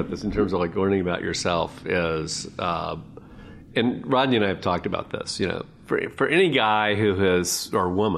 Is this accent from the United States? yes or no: yes; Memphis, Tennessee, United States; But growing up in Memphis, it is something that's just there, and you know, you really do grow up with it.